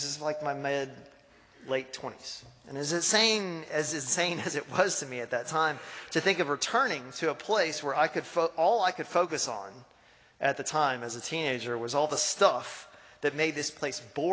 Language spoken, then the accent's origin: English; Tryon, North Carolina, United States; I grew up here in Tryon, and I grew up here in this church.